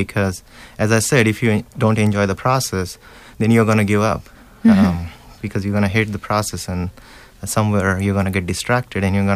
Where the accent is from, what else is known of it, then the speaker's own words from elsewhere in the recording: Nevasa, Maharashtra, India; English is a second language; now in United States; my journey started at a small town called Nevasa, which is in Ahmednagar district in India.